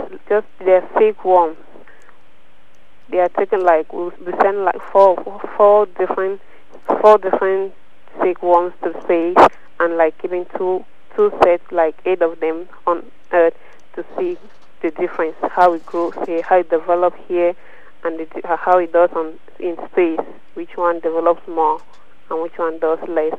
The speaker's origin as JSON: {"language": "English", "town": "Los Angeles", "region": "California", "country": "United States", "said": "I'm from Los Angeles."}